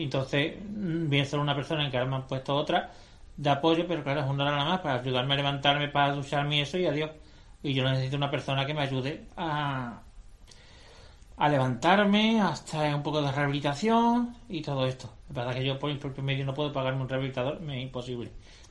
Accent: El Puerto de Santa María, Andalusia, Spain; now in San Fernando, Spain; Yo soy del puerto de Santa María.

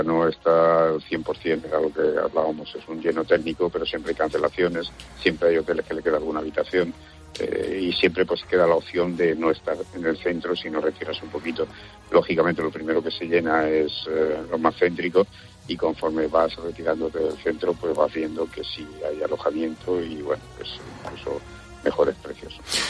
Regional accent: Community of Madrid, Spain; now in Seville, Spain; Yo no soy sevillano, llevo muchos años, yo soy madrileño, llevo muchos años aquí en Sevilla.

